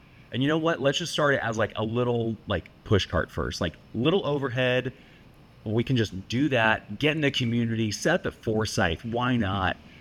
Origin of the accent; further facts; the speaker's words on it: Boston, Massachusetts, United States; I'm originally from Boston, Mass.